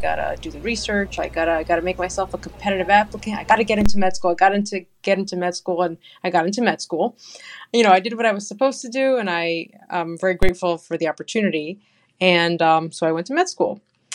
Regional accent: New Jersey, United States; I'm originally from New Jersey

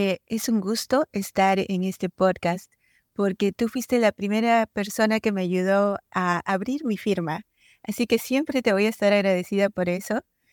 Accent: Arequipa, Peru; moved away as an adult; now in United States; Yo soy de Arequipa, como tú dices, una ciudad pequeña al sur del Perú, y llegué a Estados Unidos muy chica, de 18 años.

